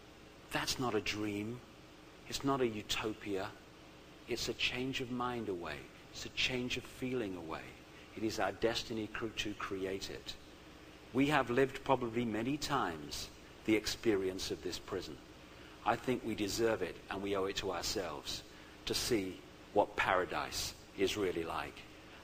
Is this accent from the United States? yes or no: no; United Kingdom; I'm British, you see.